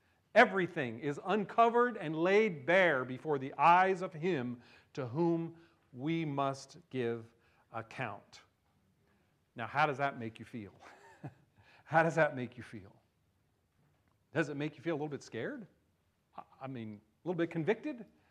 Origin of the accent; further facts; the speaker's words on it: New Jersey, United States; Happened a lot where I grew up in New Jersey, because when you saw those searchlights, it was telling you that there was something going on, right?